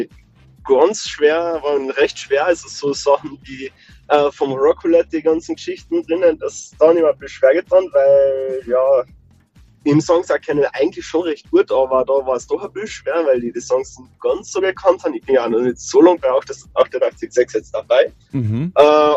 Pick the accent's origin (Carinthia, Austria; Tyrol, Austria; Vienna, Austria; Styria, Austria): Carinthia, Austria; Greifenburg; Ich bin ursprünglich aus Greifenburg. Momentan bin ich allerdings in Sillern bei der Arbeit.